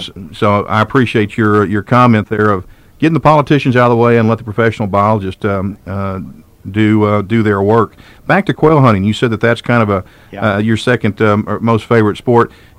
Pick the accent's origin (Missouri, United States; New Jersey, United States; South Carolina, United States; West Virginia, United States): West Virginia, United States; Well, having hunted in the high country, growing up in West Virginia